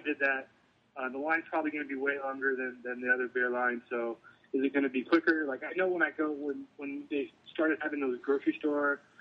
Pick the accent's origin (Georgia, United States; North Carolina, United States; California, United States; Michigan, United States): California, United States; I grew up in the Bay Area, going to a lot of A's games